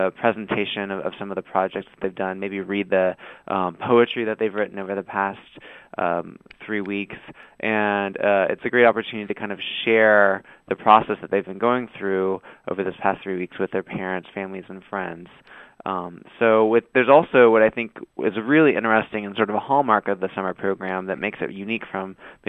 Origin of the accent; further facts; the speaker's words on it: Kentucky, United States; When I attended, I was coming from Oldham County, Kentucky, which is where I was raised, and was born into a family of healthcare professionals